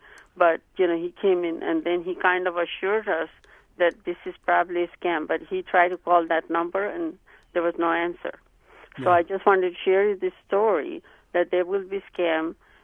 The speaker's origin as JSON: {"language": "English", "country": "India", "lives_now": "United States", "said": "We are from India originally, but we are naturalized here."}